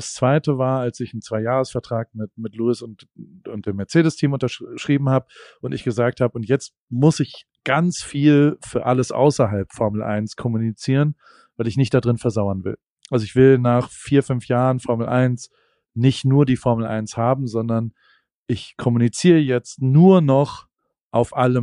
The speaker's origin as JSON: {"language": "German", "country": "Germany", "tie": "born or raised there", "said": "jemand, der in einer ähnlichen privilegierten Situation wie ich aufgewachsen bin in Deutschland mit einem Abitur"}